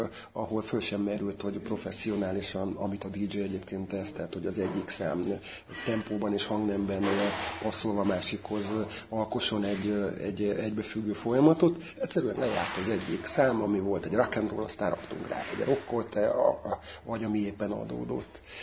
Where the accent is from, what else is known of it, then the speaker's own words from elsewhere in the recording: Csorna, Győr-Moson-Sopron, Hungary; Úgy kezdődött, hogy én ebben a Csornán nőttem fel, így hívják ezt a kisvárost.